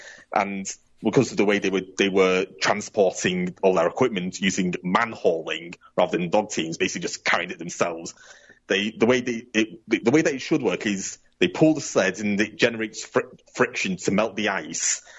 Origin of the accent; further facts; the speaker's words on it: United Kingdom; even for me as a Brit, it does feel a bit jarring